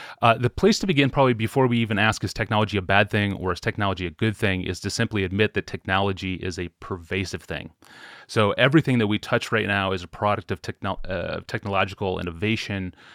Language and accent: English; Nebraska, United States; also born or lived in Washington, D.C. area; now in Minneapolis, United States; we are both from Nebraska. We spent some time in the DC area, and now we live in Minneapolis. We've been here for about 5 years.